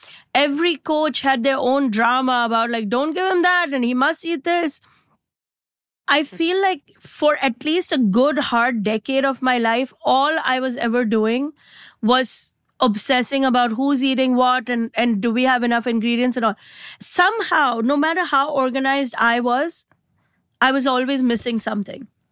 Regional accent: India; I came from India and India is anything but small. But Indian culture is very warm at its core.

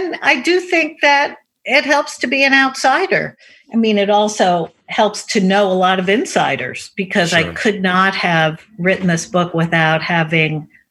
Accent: Manhattan, New York, United States; I was raised in Manhattan. I went to private schools. I grew up with a lot of Jewish people and a lot of not Jewish people.

